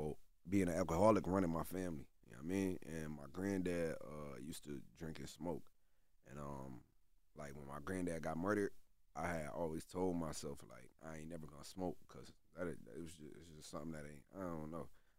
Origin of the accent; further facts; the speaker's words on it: Syracuse, New York, United States; Especially, like, in my hometown, like in Syracuse, it's like, man, I'm besides … don't really claim Syracuse.